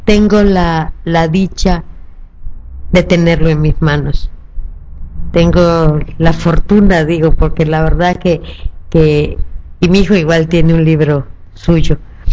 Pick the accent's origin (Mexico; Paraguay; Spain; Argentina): Mexico